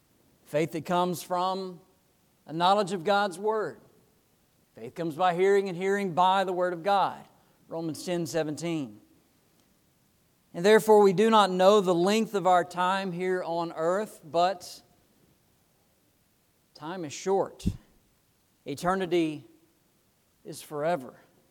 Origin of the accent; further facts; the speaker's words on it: Florida, United States; there was a time when Kevin and I were just little boys growing up in Florida somewhere